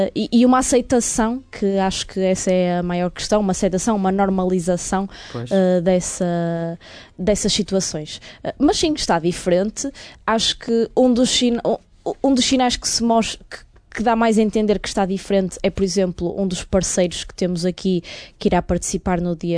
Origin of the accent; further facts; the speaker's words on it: Braga, Norte, Portugal; porque eu sou daqui de Braga